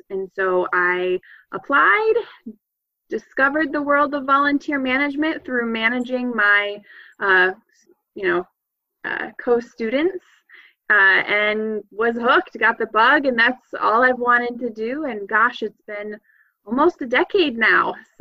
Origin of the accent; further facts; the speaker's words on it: Michigan, United States; now in Fargo, United States; I actually did not. I grew up in Michigan, and I moved around a little bit